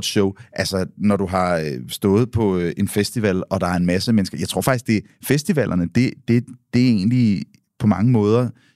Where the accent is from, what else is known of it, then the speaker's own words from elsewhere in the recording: Hørsholm, Capital Region of Denmark, Denmark; moved away; jeg voksede op i Hørsholm. Den er fin, ikke?